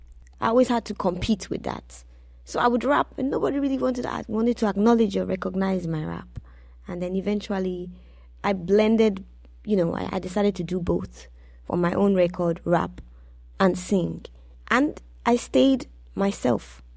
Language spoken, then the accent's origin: English; Nigeria; moved away; So, well, I began to appreciate being Nigerian by stepping away from Nigeria.